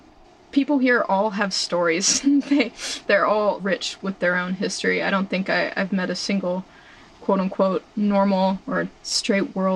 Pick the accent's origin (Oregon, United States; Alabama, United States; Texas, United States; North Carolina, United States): North Carolina, United States; I'm 21 and three quarters. I'm from Central North Carolina. I've grown up making art.